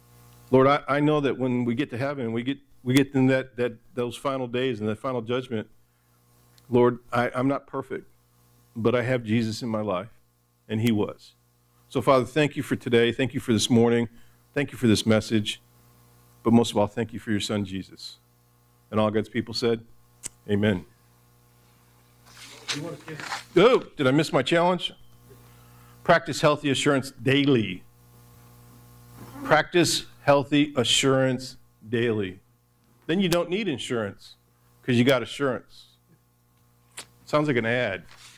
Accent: Detroit, Michigan, United States; I grew up in Detroit. I heard the stories.

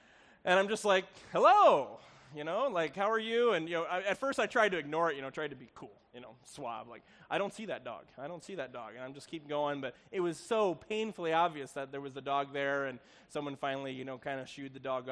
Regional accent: Chicago, Illinois, United States; But I'm from Chicago. I'm a city boy

